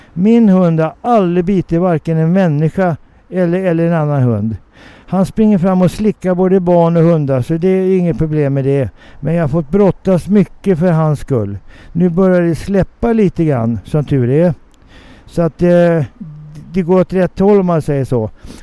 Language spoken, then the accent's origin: Swedish; Stockholm, Stockholm County, Sweden; Jag kommer från Stockholm. Jag är en riktig stockholmare, som det heter. Jag är inte inflyttad. Jag föddes på Söder.